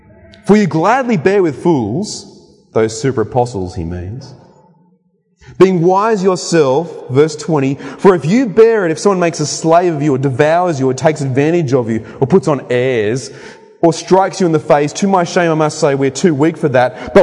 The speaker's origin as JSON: {"language": "English", "region": "New South Wales", "country": "Australia", "moved": "yes", "said": "I'm from New South Wales. I'm a foreigner to these lands. But I've been here 10 years now"}